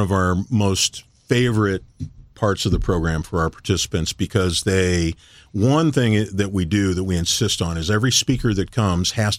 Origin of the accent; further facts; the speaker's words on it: St. Louis County, Missouri, United States; I was a kid from St. Louis County, right?